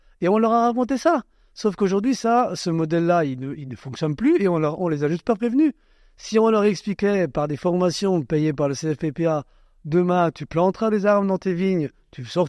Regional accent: Grand Est, France

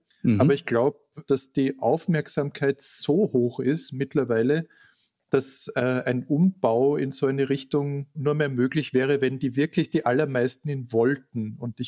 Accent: Klagenfurt, Carinthia, Austria; Ich bin in Klagenfurt geboren und war dort Kind

